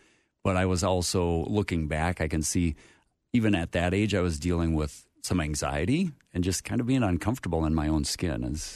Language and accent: English; Willmar, Minnesota, United States; Well, I'm born and raised in Minnesota, grew up out in west central Minnesota, out around the Wilmer, New London, Spicer area.